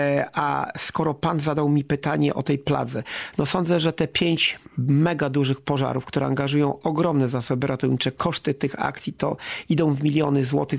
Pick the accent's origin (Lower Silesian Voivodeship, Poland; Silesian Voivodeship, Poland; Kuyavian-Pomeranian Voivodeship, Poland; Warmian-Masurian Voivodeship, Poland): Kuyavian-Pomeranian Voivodeship, Poland; ponieważ no pochodzę z tego województwa, stąd też mówię nasze województwo, w województwie kujawsko-pomorskim